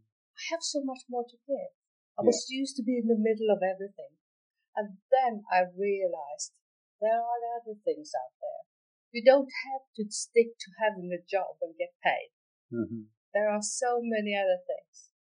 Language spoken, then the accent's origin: English; Stockholm, Stockholm County, Sweden; English is a second language; And yeah. I'm actually from Sweden, Stockholm, the capital of Sweden. So if I speak strangely, that is why.